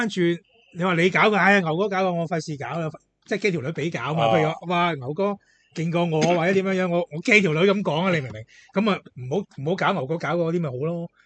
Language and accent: Cantonese; Hong Kong; 不过作为香港人，你翻大陆食海鲜